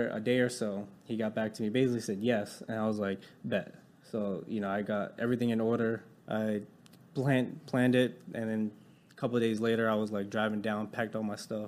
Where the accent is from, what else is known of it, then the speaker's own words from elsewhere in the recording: Connecticut, United States; moved away as an adult; now in Dallas, United States; I'm 27 years old. I'm from Connecticut. It's like Northeast. Nobody knows where that is. And I moved down here about 7 months ago to become a watch dealer in Dallas.